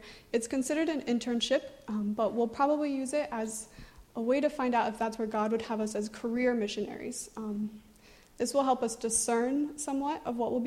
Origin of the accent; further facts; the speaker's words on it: Kansas, United States; We are from Kansas, and in June in Kansas, it's like scary hot out.